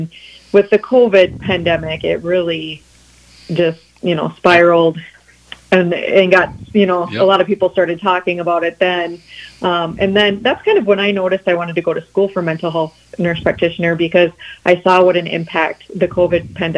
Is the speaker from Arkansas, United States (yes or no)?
no; Canby, Minnesota, United States; I am originally from the Canby area. I live over there with my husband.